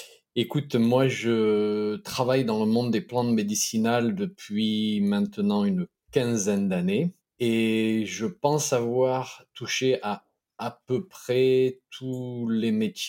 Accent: France; alors tu imagines utiliser ce terme chez nous en France, c'est juste complètement hors de question.

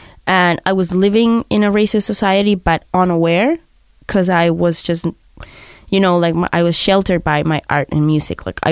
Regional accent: Barranquilla, Atlántico, Colombia; when I was growing up in South America, I used to love like metal.

